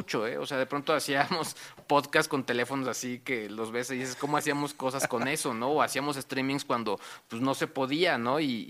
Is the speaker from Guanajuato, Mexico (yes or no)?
yes; San Luis de La Paz, Guanajuato, Mexico; No, yo soy de San Luis de La Paz, Guanajuato.